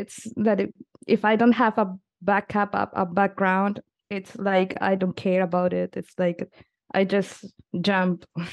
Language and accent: English; Peru; English is a second language; Well, I'm from Peru, and I studied music in Peru